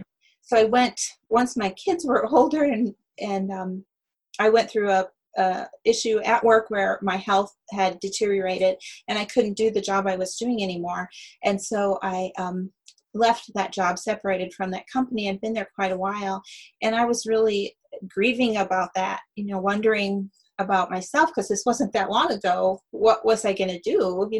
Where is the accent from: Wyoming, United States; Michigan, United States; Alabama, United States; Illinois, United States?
Michigan, United States; I was born in Houghton County in the UP. I lived here until I was 10. And then my family started a cycle of moving frequently.